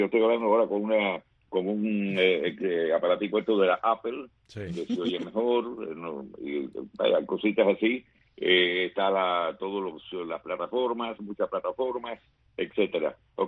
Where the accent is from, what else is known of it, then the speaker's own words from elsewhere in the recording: Remedios, Villa Clara, Cuba; a través de Radio Martí yo logré entrar allá en mi pueblo de Remedios.